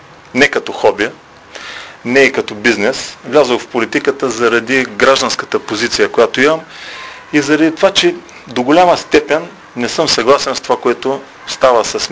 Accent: Gabrovo, Gabrovo Province, Bulgaria; Считам, че като габровец мога и като човек, който е раснал тук

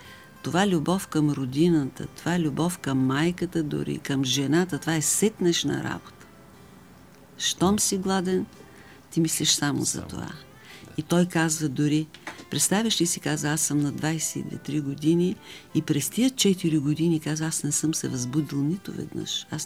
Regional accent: Razlog, Blagoevgrad Province, Bulgaria; аз съм от Разлог

